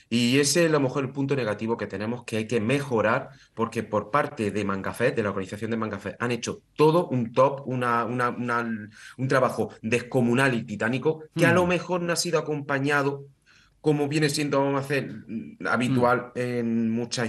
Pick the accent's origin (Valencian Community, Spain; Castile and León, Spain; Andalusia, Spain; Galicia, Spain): Andalusia, Spain; Almería; porque somos de Almería y sabían que éramos colaboradores.